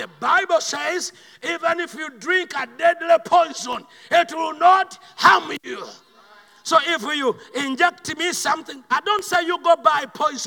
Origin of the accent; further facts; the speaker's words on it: Uganda; I'm from Uganda, but I wouldn't allow them to vaccinate me because I was so scared to get vaccine in Uganda.